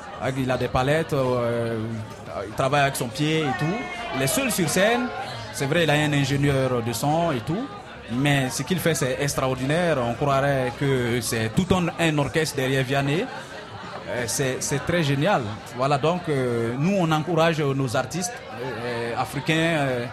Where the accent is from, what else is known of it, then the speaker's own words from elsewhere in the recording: Burkina Faso; quand on dit on vient du Burkina, les gens aussi, on est bien accueillis ici.